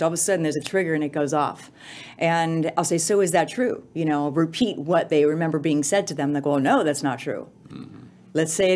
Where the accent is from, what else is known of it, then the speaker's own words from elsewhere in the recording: Pittsburgh, Pennsylvania, United States; now in New York City, United States; I came up from Pittsburgh, Pennsylvania to New York City wearing white granny boots in New York City.